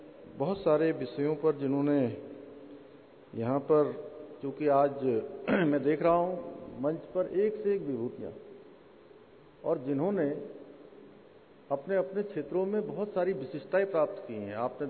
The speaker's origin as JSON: {"language": "Hindi", "region": "Uttarakhand", "country": "India", "said": "मैं उत्तराखंड राज्य से आता हूं और उत्तराखंड राज्य जिसको देवों की भूमि कहा जाता है"}